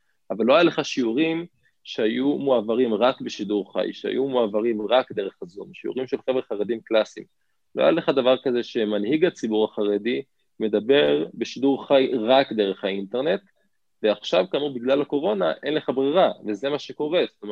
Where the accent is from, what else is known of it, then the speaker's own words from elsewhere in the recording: Giv'at Ze'ev, Judea and Samaria Area, Israel; גדלתי בגבעת זאב להורים חוזרים מתשובה, אז התחנכתי במוסדות חרדים ליטאים.